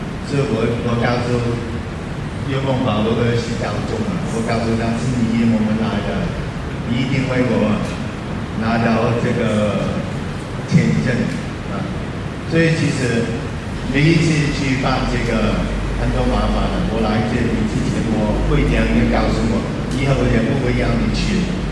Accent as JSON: {"language": "Chinese", "country": "Hong Kong", "second_language": "Chinese", "said": "我的国语也不好，我属于香港人，所以如果你听不清楚，可以轻松。"}